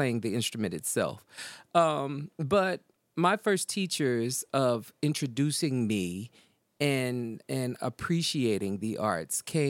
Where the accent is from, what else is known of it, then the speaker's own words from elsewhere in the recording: Alexandria, Louisiana, United States; And I came from Alexandria, Louisiana. That's where I'm from.